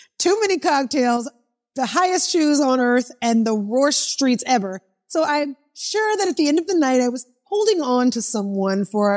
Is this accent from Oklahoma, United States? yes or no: yes; Oklahoma City, Oklahoma, United States; as I explained, I'm from Oklahoma City, and there are not a lot of people that get out of that and be able to have a microphone that big.